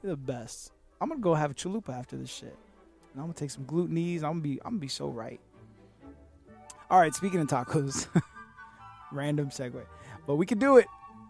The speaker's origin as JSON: {"language": "English", "town": "Broward County", "region": "Florida", "country": "United States", "tie": "born or raised there", "said": "I grew up in Broward County for some years. I went to school in Broward County."}